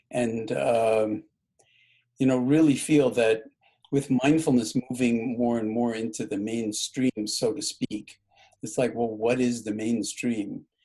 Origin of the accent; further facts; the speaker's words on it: New York City, New York, United States; much like the era in which you and I grew up in New York City.